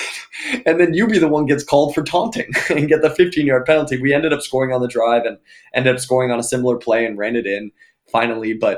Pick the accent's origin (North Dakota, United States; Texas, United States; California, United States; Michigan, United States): California, United States; The middle school I went to, and I'm from California.